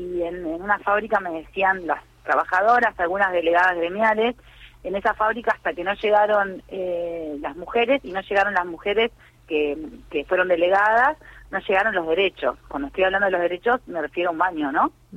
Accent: Salta, Argentina; yo vengo de Salta, ¿no? O sea, mi provincia, desde donde vengo antes de ser parte de este equipo de gobierno, es Salta.

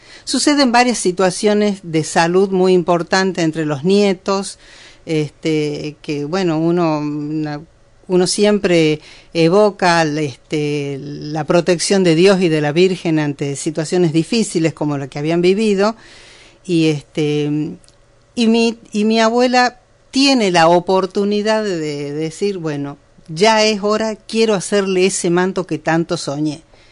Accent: Tucumán, Argentina; born there; Yo nací en Tucumán.

